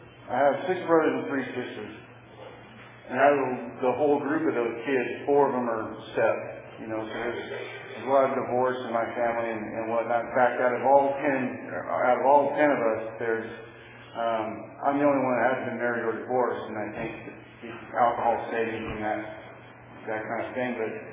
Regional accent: Missouri, United States; born there; also born or lived in Phoenix / Nebraska / Wisconsin / Colorado; I was born in Missouri. We went from Missouri to Phoenix, to Missouri to Nebraska, to Wisconsin, back to Missouri, to Colorado by the time I was 9. And then California was the 9th state that I had lived in by the time I was 10.

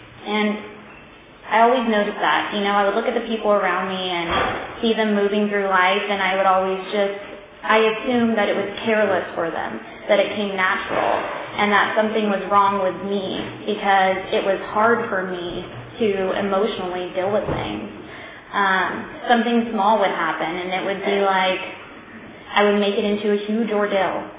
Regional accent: California, United States; I grew up in Tulare County, and I came from a great family.

